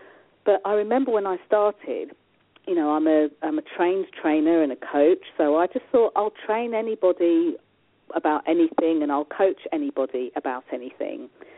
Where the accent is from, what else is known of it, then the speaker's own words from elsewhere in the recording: England, United Kingdom; I'm dialing in from England. And I'm born and bred in England, you know, lived here all my life.